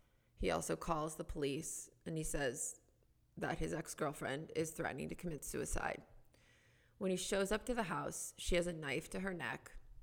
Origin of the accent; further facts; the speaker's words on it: Downers Grove, Illinois, United States; So I grew up in Downers Grove, Illinois, which is a suburb like 20 miles west of Chicago.